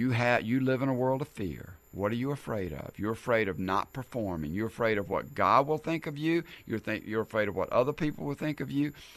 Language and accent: English; the South, United States; And even though I'm from the South, you can get a little bit of an Italian dialect in there, accent.